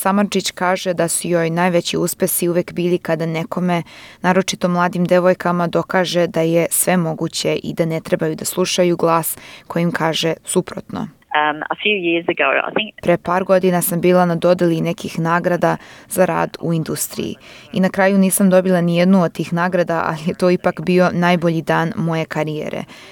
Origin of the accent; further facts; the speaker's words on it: South Australia, Australia; also born or lived in Novi Sad, Serbia; Ja sam rođena u Novom Sadu i sa 3 godine sam stigla u Australiju. Kada smo stigli, oni su sa mnom pričali na našem jeziku, mada se to godinama posle sve više i više mešalo.